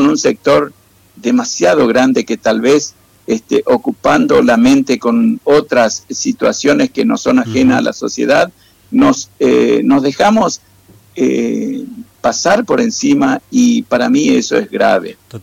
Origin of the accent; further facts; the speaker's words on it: Argentina; Y así como un argentino como yo se manifiesta